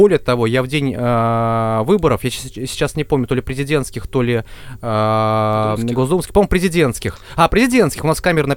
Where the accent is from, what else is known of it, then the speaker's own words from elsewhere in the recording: Ulyanovsk Oblast, Russia; Нет, не города Москвы, я сам из Ульяновской области.